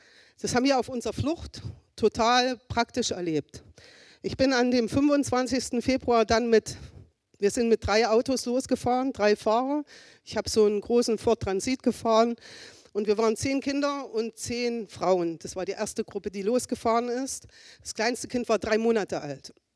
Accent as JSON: {"language": "German", "region": "East Germany", "country": "Germany", "tie": "born or raised there", "said": "Also zum Beispiel bin ich ja in der DDR aufgewachsen. Ich habe schon gesagt, dass ich schon das ältere Semester bin. Und ich musste Russisch lernen in der Schule."}